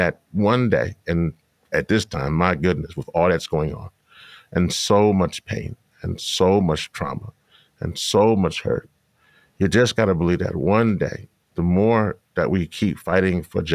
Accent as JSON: {"language": "English", "region": "Louisiana", "country": "United States", "said": "He's from Boston. I am from Louisiana. He is from one world. I am from another world."}